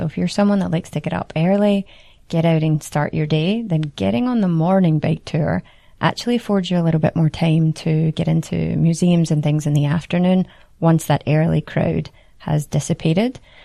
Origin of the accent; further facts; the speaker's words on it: Scotland, United Kingdom; I'm from Scotland